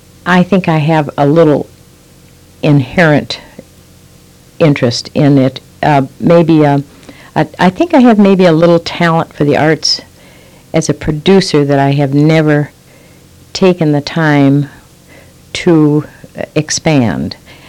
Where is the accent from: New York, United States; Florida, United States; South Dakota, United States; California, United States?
South Dakota, United States; Mitchell; also born or lived in Parkston; I was born in Parkston, South Dakota, and raised in Mitchell, South Dakota